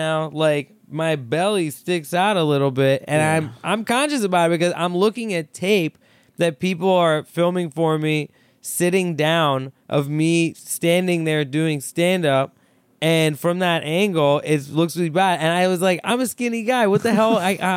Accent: Thailand; I'm Pakistani. And we get hairy at like 7.

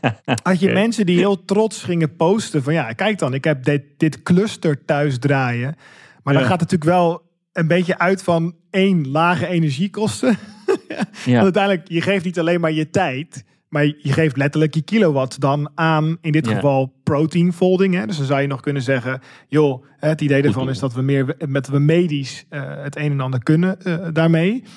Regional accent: Netherlands; born there; ik ben geboren in Nederland

